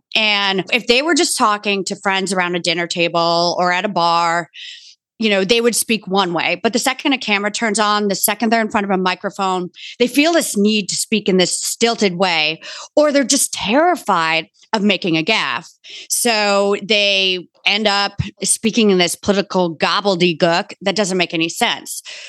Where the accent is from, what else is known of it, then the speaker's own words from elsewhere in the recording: Bronxville, New York, United States; I grew up in Bronxville, New York.